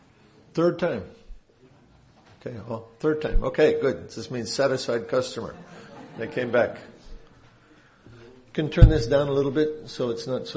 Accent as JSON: {"language": "English", "country": "United States", "said": "I'm from the United States, visiting your lovely country for the second time."}